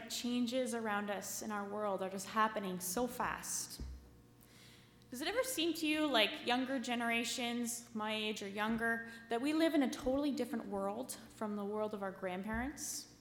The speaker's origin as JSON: {"language": "English", "country": "Canada", "tie": "born there", "said": "I was born in Canada, and so I see the world around me differently than I would if I were born in Kenya."}